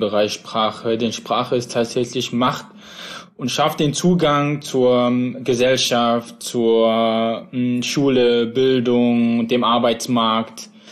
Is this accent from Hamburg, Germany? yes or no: no; Plauen, Saxony, Germany; ich bin ja in Plauen im Vogtland groß geworden, kenne dementsprechend, wie du auch schon gesagt hast, den ländlichen Raum.